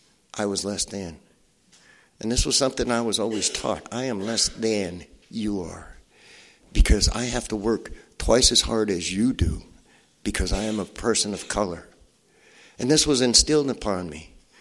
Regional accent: Connecticut, United States; I'm from Connecticut. You don't call me boy.

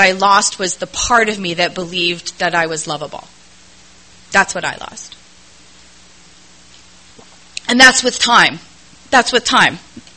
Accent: Los Angeles, California, United States; I grew up in Los Angeles, which is a hellhole of a city. And I love it.

